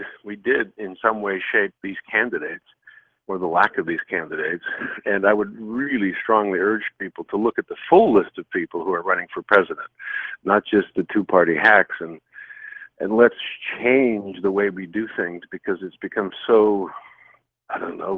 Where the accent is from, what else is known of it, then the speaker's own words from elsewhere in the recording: United States; And I would say this, as an American, I would worry about America first.